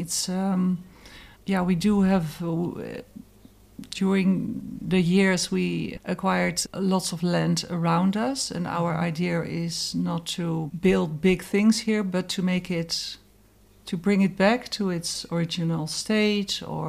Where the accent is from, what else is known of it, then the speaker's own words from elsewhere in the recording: Netherlands; English is a second language; I'm from Holland. I speak English, French, a little bit of Spanish, little bit of German.